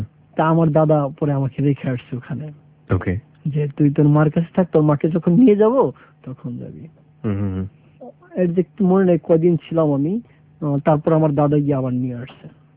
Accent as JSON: {"language": "Bangla", "town": "Manikganj", "region": "Dhaka Division", "country": "Bangladesh", "tie": "born or raised there", "lives_now": "Dhaka, Bangladesh", "said": "আমি বড় হয়েছি, আমি হোম ডিস্ট্রিক্ট মানিকগঞ্জ, লেখাপড়া করছি আমি মানিকগঞ্জ গভর্নমেন্ট হাই স্কুল।"}